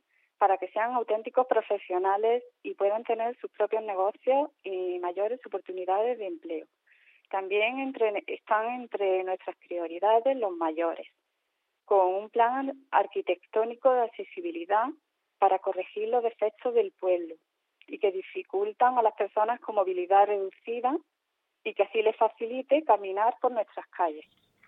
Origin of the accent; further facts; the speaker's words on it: Valle de Abdalajís, Andalusia, Spain; me presento a la alcaldía del Valle porque me gusta mucho mi pueblo. El Valle de Abdalajís es un pueblo muy bonito, es una joya